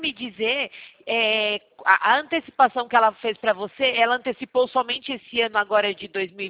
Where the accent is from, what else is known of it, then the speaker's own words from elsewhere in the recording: São Paulo, Brazil; Esse WhatsApp que eu vou te mandar um oi é DDD15, porque eu sou daqui do estado de São Paulo, tá bom?